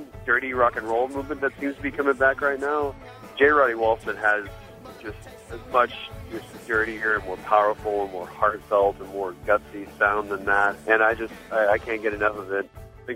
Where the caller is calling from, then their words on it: Fort Worth, Texas, United States; I'm calling from Fort Worth.